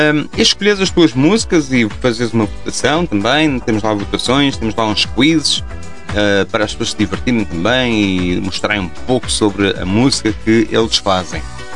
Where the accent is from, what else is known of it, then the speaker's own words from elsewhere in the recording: Portugal; Somos portugueses, temos arte, temos cultura.